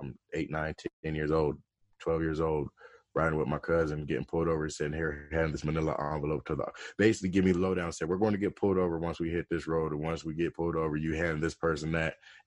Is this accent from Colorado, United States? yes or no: yes; Colorado, United States; also born or lived in Detroit; I was born in Colorado, but raised between Detroit and Colorado. I went to school in Colorado.